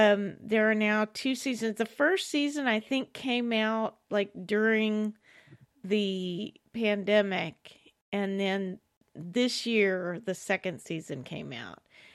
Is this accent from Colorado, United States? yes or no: no; Beaumont, Texas, United States; now in North Texas, United States; I don't have any MAGA friends up here in North Texas. They're all folks that I grew up with down in Beaumont, you know.